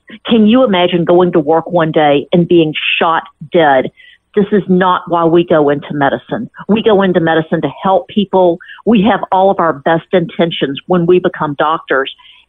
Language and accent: English; Memphis, Tennessee, United States; I'm from Memphis, and Campbell's Clinic was in part of my training